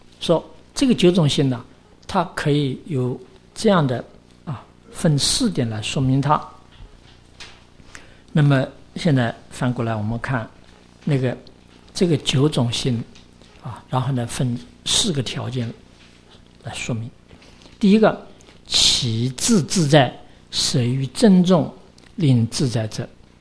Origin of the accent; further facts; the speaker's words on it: Taiwan; 那比如说那我们从小在台湾长大的